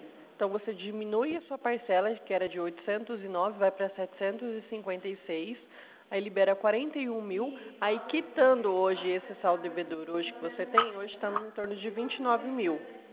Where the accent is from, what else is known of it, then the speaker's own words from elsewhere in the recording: Presidente Prudente, São Paulo, Brazil; Eu sou aqui de Prudente